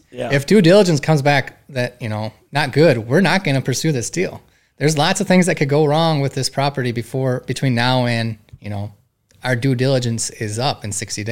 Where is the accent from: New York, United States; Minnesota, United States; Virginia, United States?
Minnesota, United States; Lake Crystal; I'm from Lake Crystal, Minnesota, way small town compared to Rochester, 2,000 people.